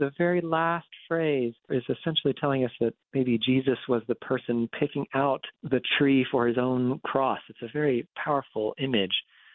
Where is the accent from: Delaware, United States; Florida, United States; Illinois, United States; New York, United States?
Delaware, United States; And I grew up in Delaware, so it's not, you know, not really Appalachia, but my family is from the Shenandoah Valley.